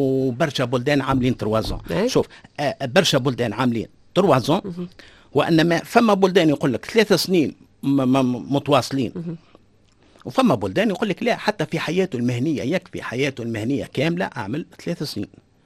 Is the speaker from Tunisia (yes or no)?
yes; Tunisia; هذه مشكله كبيره عندنا في تونس